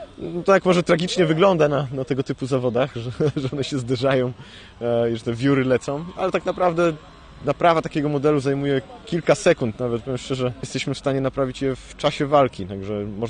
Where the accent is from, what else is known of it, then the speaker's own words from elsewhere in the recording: Bolesławiec, Lower Silesian Voivodeship, Poland; przyjechałem tu z Bolesławca.